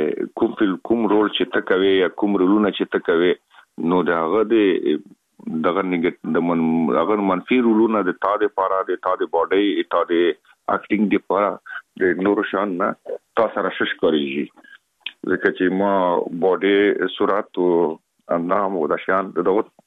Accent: Afghanistan; خلک خبر دي چې موږ افغان یم او په بالیوډ کې کا فلمو کې کار کوم

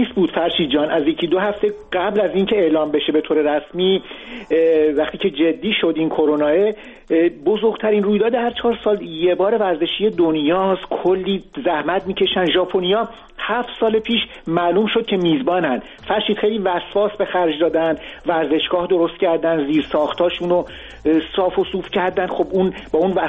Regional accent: Germany; also born or lived in London; از لندن اومدم آلمان تو شهر خودم.

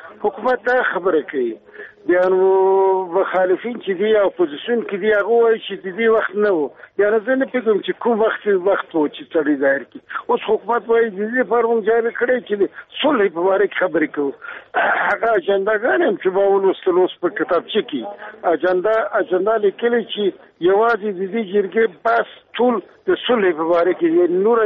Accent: Afghanistan; زه د افغانستان دی بچی

